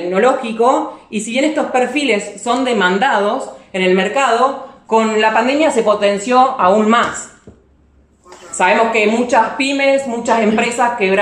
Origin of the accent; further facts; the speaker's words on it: San Nicolás, Buenos Aires Province, Argentina; born there; Yo soy de San Nicolás. … soy fundadora de la consultora Actitud Humana y si bien nací en San Nicolás, estamos trabajando en Rosario